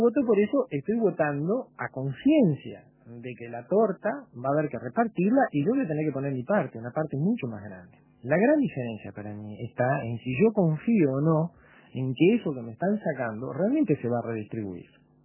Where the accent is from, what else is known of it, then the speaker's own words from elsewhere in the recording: Uruguay; con la forma de sentir y de pensar de nosotros como uruguayos.